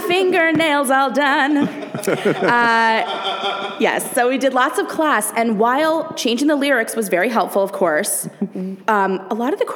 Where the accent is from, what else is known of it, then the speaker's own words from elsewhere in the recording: Thousand Oaks, California, United States; So I did, I grew up in Thousand Oaks, California, and I did Showboat Youth Theater